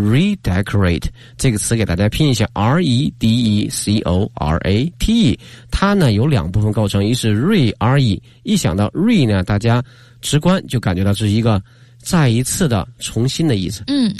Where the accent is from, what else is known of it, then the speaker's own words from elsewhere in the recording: Canada; 因为我是一个 Canadian， 我是个加拿大人